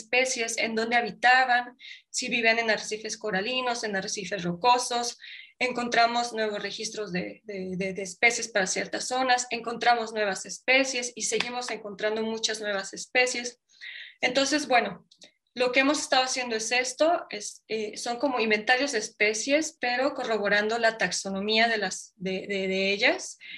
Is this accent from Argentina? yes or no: no; Oaxaca, Mexico; yo soy del estado de Oaxaca